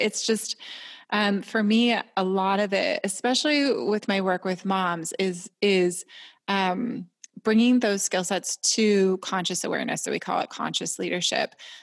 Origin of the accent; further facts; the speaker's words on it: Nebraska, United States; also born or lived in Washington / Georgia; I'm from Nebraska and then I went to university in Washington State and then we moved to Georgia and it was like a brand new land.